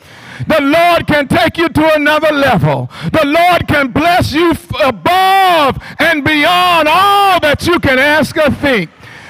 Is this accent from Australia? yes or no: no; Georgia, United States; Where I grew up in Candler County, they used to sing a song